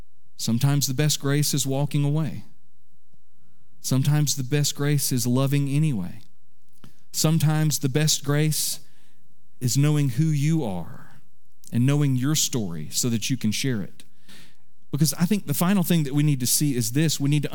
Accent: Florida, United States; I'm from Florida, and the thing that I love about the flight that we take to Florida when we're able to do that is that it is 1 hour long.

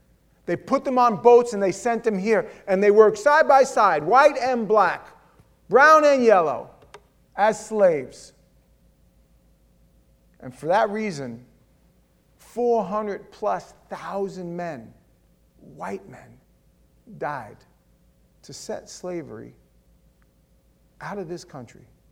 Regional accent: Howard Beach, New York, United States; I was about 11 years old, and I grew up in New York. I grew up in a little town called Howard Beach in the borough of Queens, and I lived in what some people would call tenement projects

